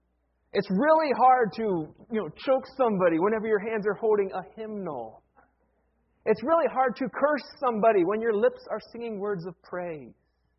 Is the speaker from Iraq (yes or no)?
no; Ohio, United States; I grew up in Ohio, and in Ohio we have a large Amish population.